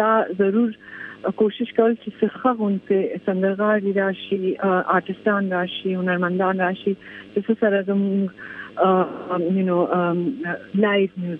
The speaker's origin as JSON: {"language": "Pashto", "country": "Pakistan", "lives_now": "Lahore, Pakistan", "said": "کورنۍ تعلق کوهات نه دی خو زما چې کوم پیدایش هغه په کې خبر دی او پلان مې هغه والی چې فوج کې موږ په پاکستان کې هڅه ته اوسېده یو اوس په دې وخت کې لاهور کې یم"}